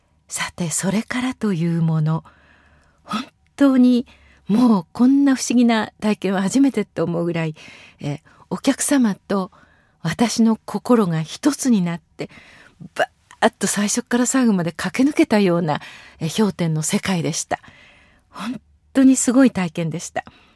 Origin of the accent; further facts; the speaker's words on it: Toyama, Japan; 行われた富山県の、まあ、私のふるさとなんですけども、